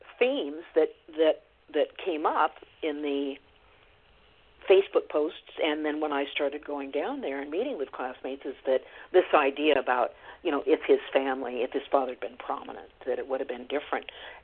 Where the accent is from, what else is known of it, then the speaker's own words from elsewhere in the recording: Corvallis, Oregon, United States; of course, I've been back to my hometown many, many times over the years, but I started going down every couple of months, and the first time I met with a group of about a dozen classmates, and just to talk about, you know, their memories of Dick, of the murder, and to talk about, you know, growing up in Corvallis.